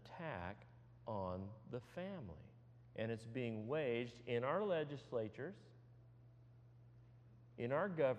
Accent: California, United States; a bill was introduced in my home state of California

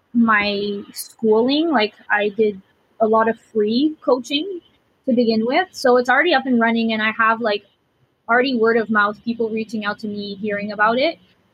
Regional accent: Ottawa, Ontario, Canada; And I am from Ottawa, Canada, Ontario.

